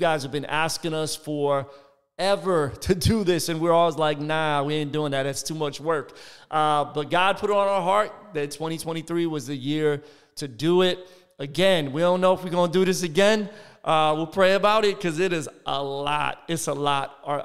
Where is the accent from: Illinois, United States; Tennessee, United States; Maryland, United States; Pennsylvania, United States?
Pennsylvania, United States; Philadelphia; Philly, my hometown.